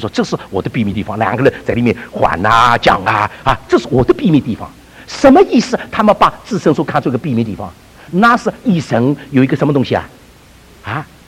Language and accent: Chinese; China; 我小的时候在中国长大，我们那个时候家里的房子多啊，有一个大的园子，